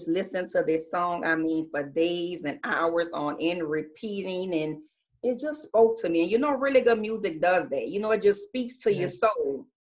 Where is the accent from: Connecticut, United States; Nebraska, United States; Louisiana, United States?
Louisiana, United States; New Orleans; I'm from New Orleans. I am an author, speaker, relationship coach, and a minister-elect.